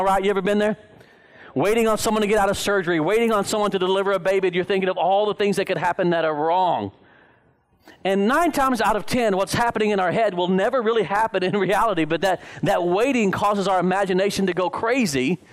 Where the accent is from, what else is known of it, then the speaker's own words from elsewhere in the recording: Dallas, Texas, United States; I mean, I came from the Dallas area, and there's nothing worse than 5 o'clock Friday afternoon traffic.